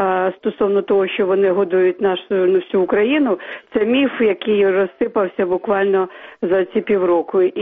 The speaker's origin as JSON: {"language": "Ukrainian", "region": "Kyiv", "country": "Ukraine"}